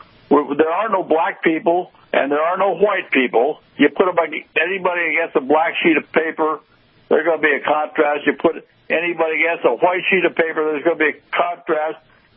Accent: Palm Desert, California, United States; I'm from Palm Desert, and I love it out here.

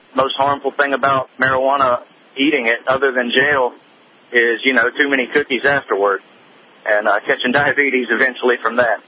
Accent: Georgia, United States; I'm from Georgia.

